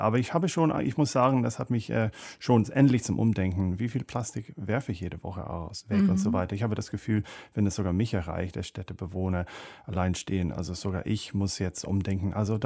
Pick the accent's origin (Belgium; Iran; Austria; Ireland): Ireland; German is a second language; now in Berlin, Germany; Ja, als Ire, meine zarte irische Haut braucht eigentlich Faktor 30.